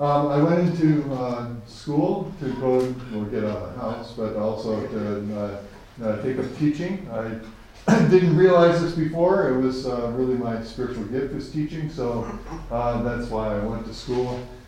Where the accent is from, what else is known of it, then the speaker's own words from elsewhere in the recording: Detroit, Michigan, United States; born there; I was born in Detroit. I'm the eldest of four boys.